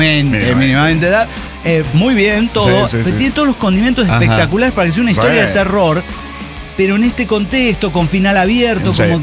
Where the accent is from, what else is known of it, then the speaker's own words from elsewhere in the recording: Colombia; Y vamos de nuevo con todo el pedo que los colombianos no hablamos caribeño.